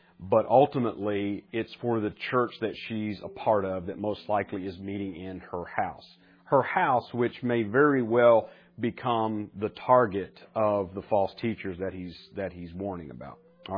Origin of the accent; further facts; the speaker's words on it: Appalachia, United States; Now, I have the distinct advantage of being an Appalachian American. Hillbilly. Okay? So we actually have a second person plural.